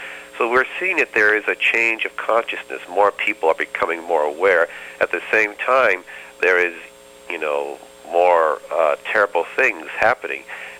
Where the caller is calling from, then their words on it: Nyack, New York, United States; I'm calling from Nyack, New York, which is in the Hudson Valley.